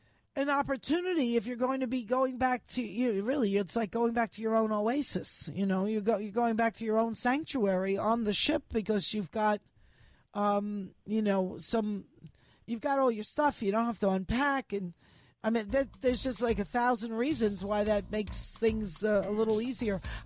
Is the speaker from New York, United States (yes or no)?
yes; New York City, New York, United States; in my heart, I am a New Yorker. I grew up and was educated in New York and New York City.